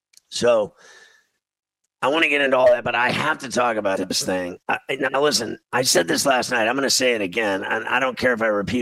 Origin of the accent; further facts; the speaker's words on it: Pittsburgh, Pennsylvania, United States; And as a kid growing up in Pittsburgh, I just, you know, it was just every year, it was the suffering at the hands of the Mets.